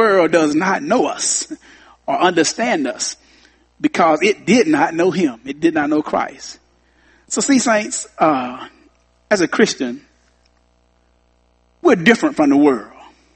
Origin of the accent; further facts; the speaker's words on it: Arkansas, United States; I'm from Arkansas. We kind of grew up together, and you know, we all grew up in the church.